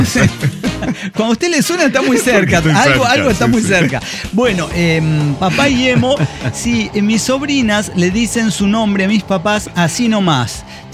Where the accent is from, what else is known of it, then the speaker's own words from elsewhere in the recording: Sonora, Mexico; Y entonces yo crecí, claro, en Sonora